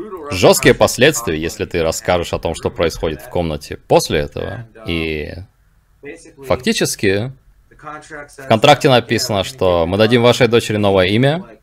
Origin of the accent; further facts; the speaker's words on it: Appleton, Wisconsin, United States; Я уже говорил про город Эпплтон в штате Висконсин, откуда я родом